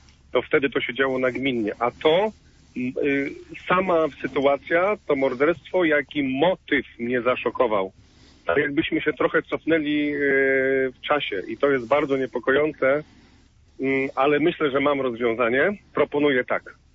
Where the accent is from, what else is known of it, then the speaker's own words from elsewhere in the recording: Poznań, Greater Poland Voivodeship, Poland; jestem poznaniakiem